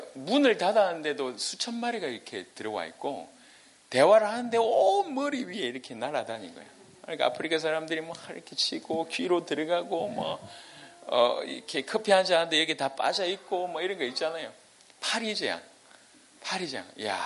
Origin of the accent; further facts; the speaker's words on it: South Korea; 우리는 한국 사람이니까 코로나에 상관없다고 제가 확신 있게 얘기했거든요.